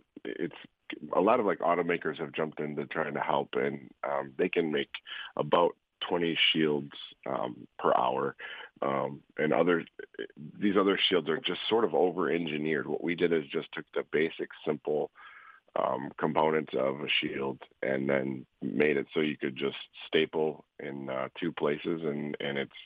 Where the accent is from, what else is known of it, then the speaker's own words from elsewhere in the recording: Michigan, United States; I am here from West Michigan. I've been here most of my life